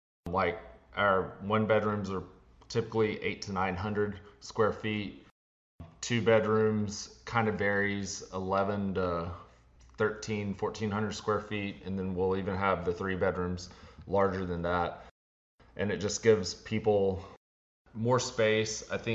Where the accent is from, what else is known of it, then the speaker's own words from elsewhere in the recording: Texas, United States; I'm from Texas.